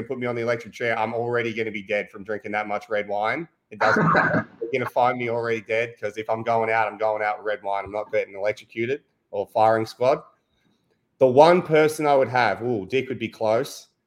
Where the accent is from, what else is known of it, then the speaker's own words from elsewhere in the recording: Australia; I'm Australian. We eat a lot of lamb in Australia.